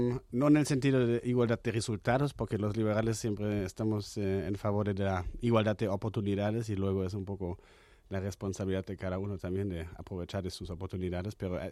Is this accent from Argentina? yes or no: no; Germany; Y para mí como alemán, en Alemania se me hace complicado fundar una empresa.